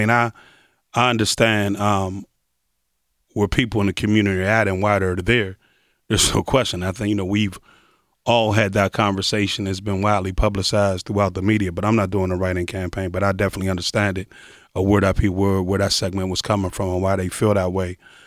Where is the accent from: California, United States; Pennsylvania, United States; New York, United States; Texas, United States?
Pennsylvania, United States; Pittsburgh; born there; I was born in South Oakland on a street called Lawn Street, second African-American family on that street. Grew up in a mixed community.